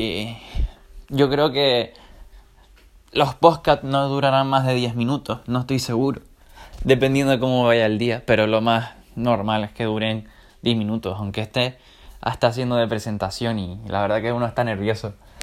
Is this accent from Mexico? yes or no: no; Canary Islands, Spain; hora Canarias, soy de Canarias, por cierto.